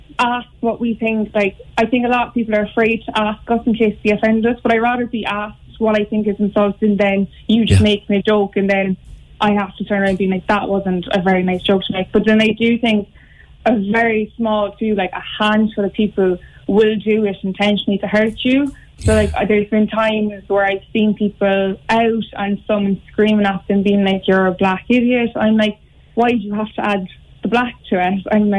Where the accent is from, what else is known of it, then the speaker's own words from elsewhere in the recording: Cork, Munster, Ireland; also born or lived in Limerick; I was born in Limerick, but I didn't move to Cork like when I was two.